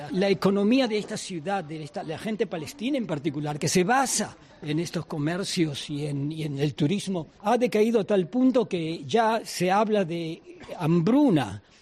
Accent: Israel; yo soy israelí, soy hebreo y orgulloso de ser hebreo.

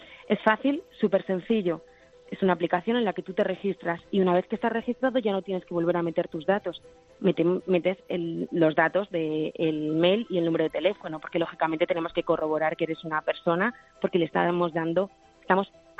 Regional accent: Valladolid, Castile and León, Spain; Somos de Valladolid todos.

